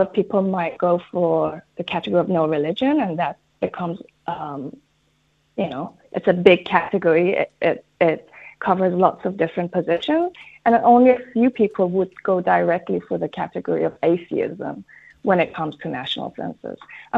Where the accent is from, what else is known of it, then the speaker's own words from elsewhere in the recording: Iran; Now, I'm from Iran.